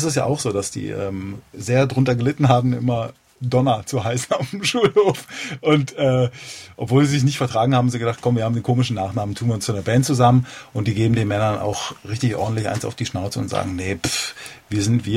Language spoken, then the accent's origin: German; Berlin, Germany; Ich bin ja hier in Berlin groß geworden